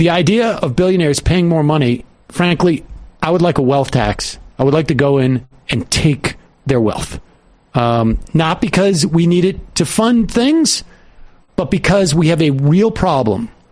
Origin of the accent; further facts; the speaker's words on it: Worcester, Massachusetts, United States; I mean, I grew up in Worcester, and you know, Worcester is a snow belt.